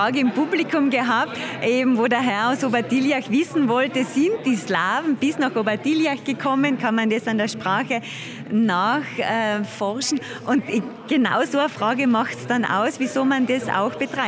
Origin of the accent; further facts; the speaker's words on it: Aßling, Tyrol, Austria; ich bin selber aus Aßling